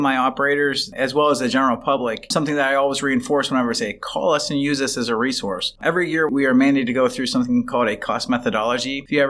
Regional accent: Pittsburgh, Pennsylvania, United States; I'm originally from Pittsburgh, moved back home, worked as a wellness instructor for about a year or so

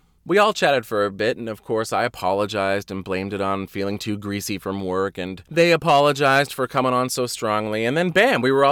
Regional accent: Wareham, Massachusetts, United States; Perfect. I'm from Wareham. This is much more my style.

